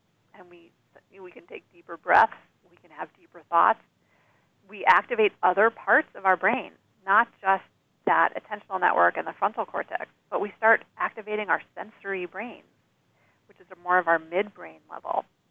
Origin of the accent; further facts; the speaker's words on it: New York City, New York, United States; also born or lived in Colorado / Montana; despite growing up in New York City and feeling comfortable in cities, I then spent 2 decades living in the Rocky Mountains, in pretty small towns and cities in Colorado and Montana